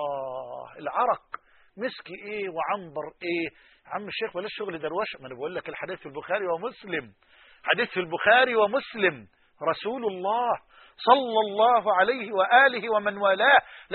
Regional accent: Egypt; بلهجتنا في مصر

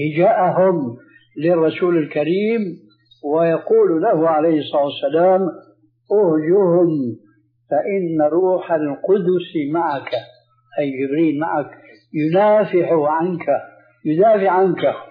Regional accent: Syria; أول ما شاهدناه عندنا في سوريا لم يكن مع هذه الأناشيد ذكر للدف إطلاقا

